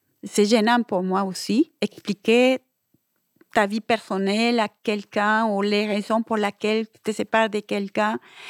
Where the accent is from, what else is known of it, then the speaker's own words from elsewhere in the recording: Venezuela; J'exerçais des postes aussi des cadres chez nous au Venezuela.